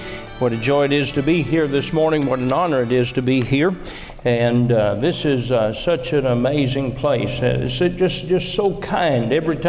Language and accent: English; Kentucky, United States; And I always tell them New Jersey, and they laugh. And then I tell them, "No, I'm from Kentucky."